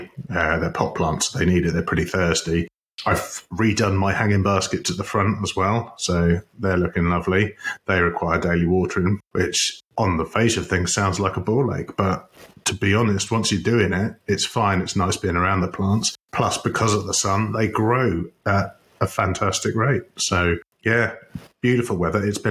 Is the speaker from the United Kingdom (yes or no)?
yes; United Kingdom; We're too British for that kind of nonsense.